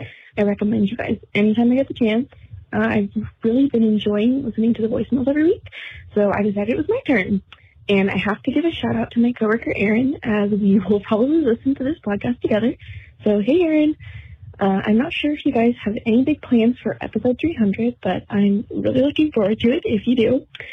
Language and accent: English; California, United States; I'm from Southern California.